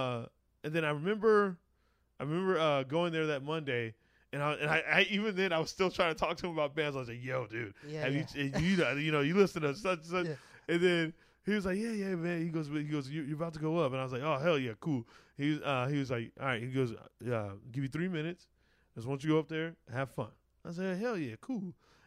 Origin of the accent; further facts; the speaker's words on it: Arizona, United States; I was like, oh, I'm from Arizona, man. You know, I'm originally from Arizona.